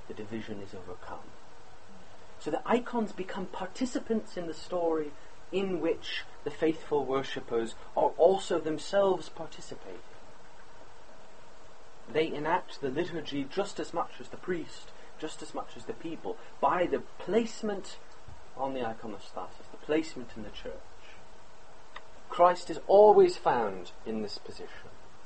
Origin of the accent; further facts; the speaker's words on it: United States; I'm American, so I can agree with myself, too. I don't feel unpatriotic.